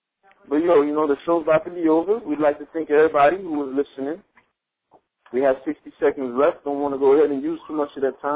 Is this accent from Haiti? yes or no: yes; Haiti; I'm from Haiti. I know what I saw.